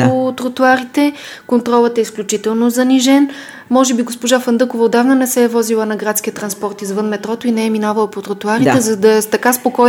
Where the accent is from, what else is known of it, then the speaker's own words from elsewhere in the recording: Blagoevgrad, Blagoevgrad Province, Bulgaria; казахте, че съм от Благоевград